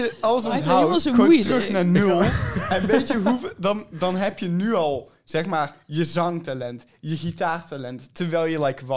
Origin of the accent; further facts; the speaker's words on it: Tegelen, Limburg, Netherlands; Ik ben nu 18 jaar. Ik zit op de Nulster samen met Cas. Ja, ook de goede kant van de Maas. kom ook uit Tegelen.